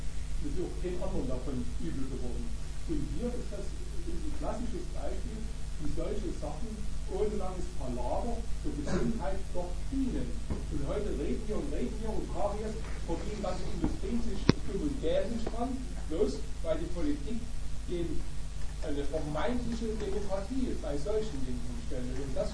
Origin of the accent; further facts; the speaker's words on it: East Germany, Germany; ich bin ja aus der DDR verbunden